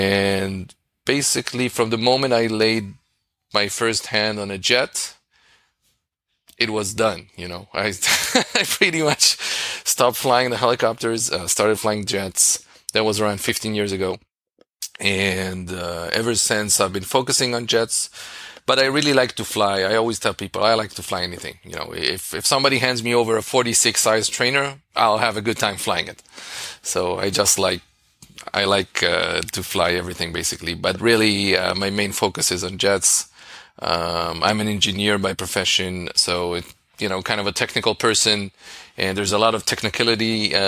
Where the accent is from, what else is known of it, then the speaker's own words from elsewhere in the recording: Israel; I'm from Israel. I just turned 40